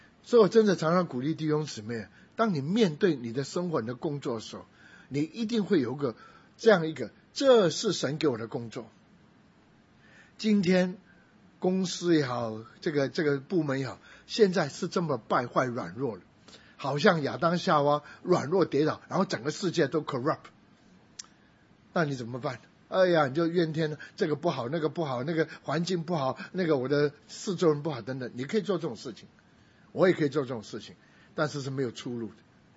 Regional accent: Guangdong, China; 当然我本身是广东人啊，这没有错，在餐馆比较容易一点，不过其实也很难，因为他们广东人都讲台山话，跟我们广州话是不一样，我听不懂他讲什么。

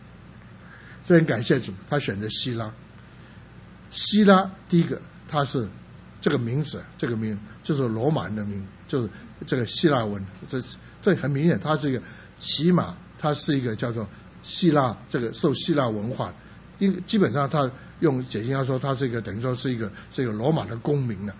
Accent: Shunde, Guangdong, China; 刚好讲到顺德，我是顺德人

